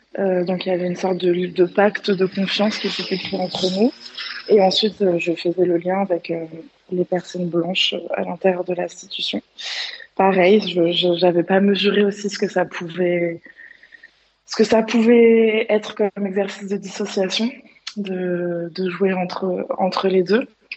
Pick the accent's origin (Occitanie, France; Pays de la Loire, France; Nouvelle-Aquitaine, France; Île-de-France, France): Île-de-France, France; Montreuil; also born or lived in Brazil; now in Marseille, France; je suis une personne métisse franco-nigérienne. Je suis à Marseille depuis 3 ans et demi, sinon je viens de Montreuil et j'ai vécu pendant longtemps au Brésil où j'ai pu faire mes masters et aussi découvrir que j'étais une personne racisée et que c'était positif.